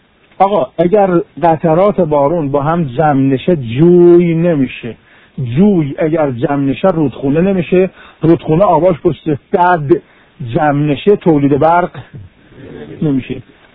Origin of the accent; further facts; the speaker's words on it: Iran; خدا رو شکر که ما ایرانی هستیم، خدا رو شکر که ما اسلاممون اسلام قرآنیه.